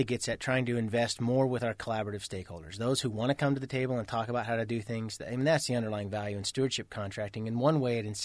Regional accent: West Coast, United States; I grew up on the West Coast, stomping around the Sierras, family reunions, hunting, fishing with my dad.

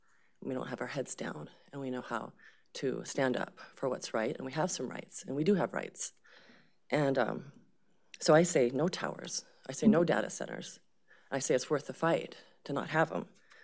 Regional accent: Kake, Alaska, United States; now in Kupreanof, United States; I grew up in Cake, and we'd have CBs to communicate with.

